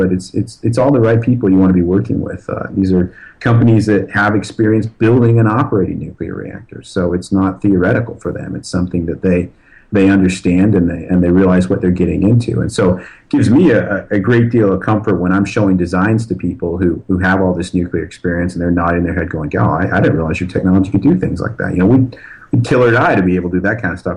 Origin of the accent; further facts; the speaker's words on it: the West, United States; I'm originally from the West, where it's pretty arid. You know, we don't have Tennessee rivers out there.